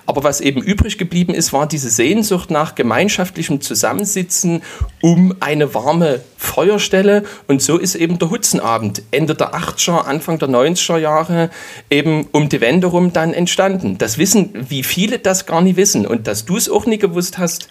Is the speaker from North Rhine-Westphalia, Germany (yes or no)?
no; Saxony, Germany; so ist eben Hip-Hop bei uns im Erzgebirge entstanden, ne?